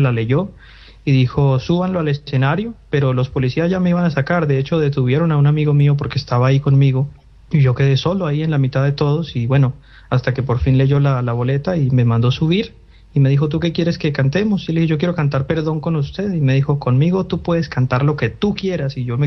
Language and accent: Spanish; Medellín, Antioquia, Colombia; Yo soy de Medellín, Colombia, tengo 26 años.